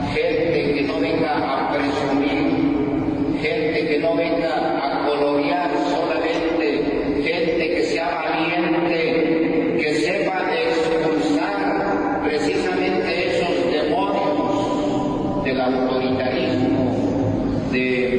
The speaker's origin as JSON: {"language": "Spanish", "country": "Mexico", "said": "todos los que somos mexicanos"}